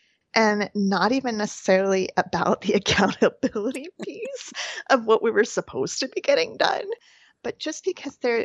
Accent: United States; I am an American.

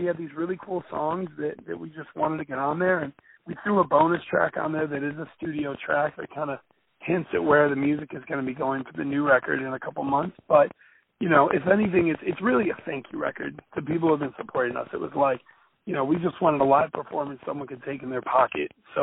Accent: Chicago, Illinois, United States; I always feel like I mispronounce that because I'm from Chicago, you know.

